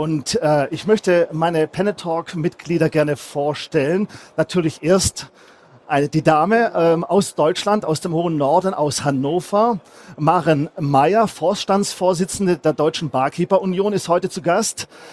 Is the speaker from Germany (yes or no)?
no; Switzerland; ich bin Schweizer Spirituosensommelier